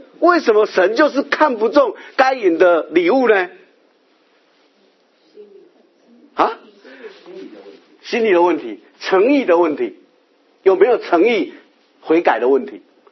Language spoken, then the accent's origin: Chinese; China; 我们中国人有一个想法